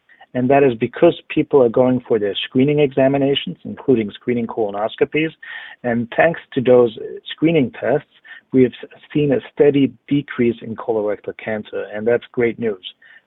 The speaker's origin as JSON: {"language": "English", "region": "Vienna", "country": "Austria", "also_born_or_lived": "Baltimore / New Haven / New York", "moved": "as an adult", "lives_now": "Cleveland, United States", "said": "Well, I'm originally from Vienna, Austria, and then I came initially, I was in Baltimore, followed by New Haven, Connecticut, then New York, and then finally to Cleveland."}